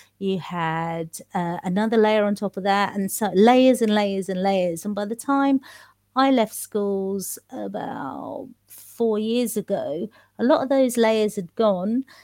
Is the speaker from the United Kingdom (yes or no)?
yes; London, United Kingdom; our school days growing up in East London.